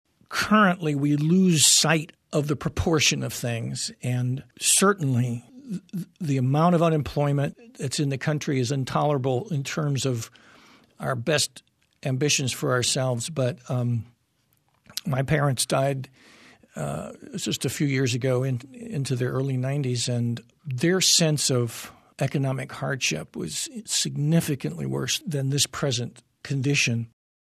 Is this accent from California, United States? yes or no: no; Granite City, Illinois, United States; born there; I was born on January 20th, 1945, in Granite City, Illinois, a steel mill town in the St. Louis area.